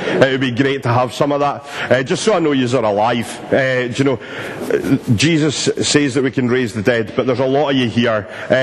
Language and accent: English; Glasgow, Scotland, United Kingdom; accent: Glaswegian; I'll go back to Glaswegian if that's okay.